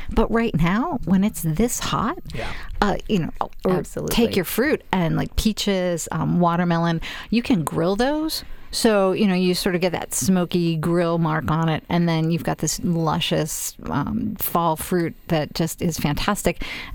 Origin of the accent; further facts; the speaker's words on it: Pittsburgh, Pennsylvania, United States; I'm from Pittsburgh.